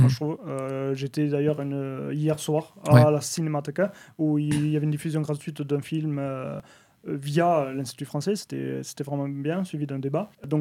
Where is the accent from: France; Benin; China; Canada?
France; Toulouse, Occitanie; Moi, bon, je viens du sud de la France, mais pas de ce côté, pas de ce sud-là. Et les gens comprennent pas quand ils disent ah tu viens du sud, tu viens de Nice. Non, je viens de Toulouse.